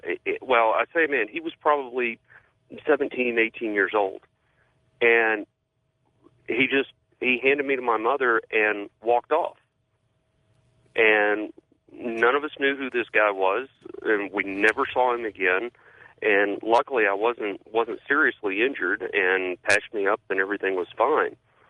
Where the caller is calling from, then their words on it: Lubbock, Texas, United States; Hey, I'm calling from Lubbock, Texas.